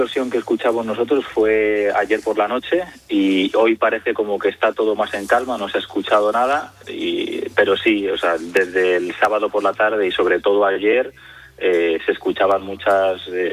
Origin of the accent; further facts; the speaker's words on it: Spain; now in United Arab Emirates; a mí como español pues me sorprende porque no sé cómo sería la situación si estuviésemos en España